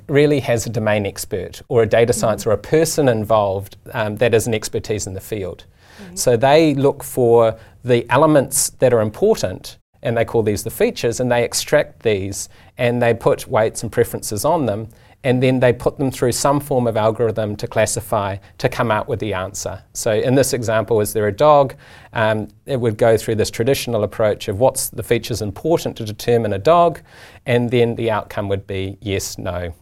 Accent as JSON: {"language": "English", "country": "New Zealand", "said": "And I'm from New Zealand, which is the birthplace of Revolution R out of the University of Auckland."}